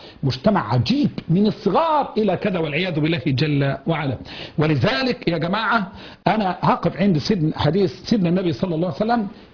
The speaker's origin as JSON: {"language": "Arabic", "country": "Egypt", "said": "بلهجتنا المصرية"}